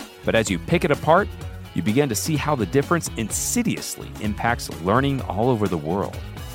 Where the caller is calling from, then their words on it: Utah, United States; And I'm calling from Utah in the States.